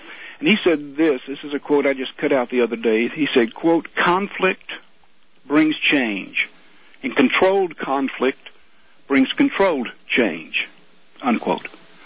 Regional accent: United States; I'm also an American, and deeply concerned about the direction that our government is taking

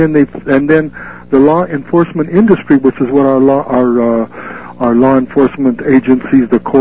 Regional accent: United States; I am one American who's ingratiated to you for that.

